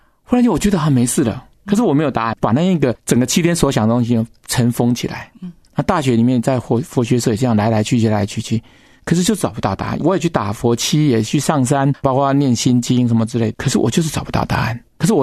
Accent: China; 因为其实我们中国人一直困在人情在里面

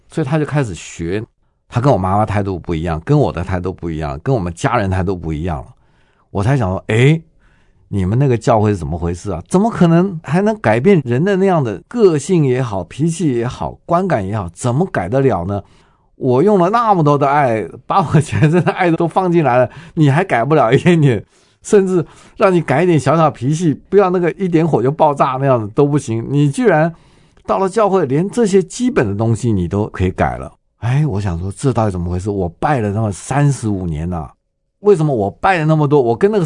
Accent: Taiwan; 而且是我们台湾人永远无法想象的

